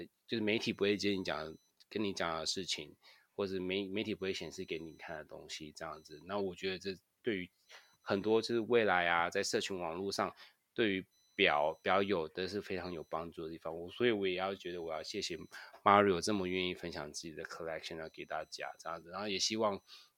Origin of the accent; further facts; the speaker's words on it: Taiwan; 本身为台湾人，我也觉得是个台湾之光